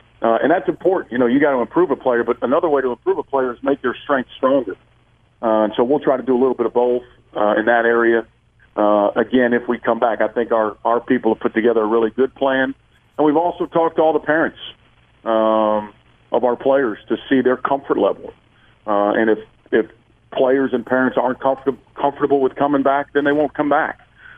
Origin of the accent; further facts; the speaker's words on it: Chicago, Illinois, United States; I grew up in Chicago, and I can remember doing ball handling drills with my dad out in our driveway in 40-degree weather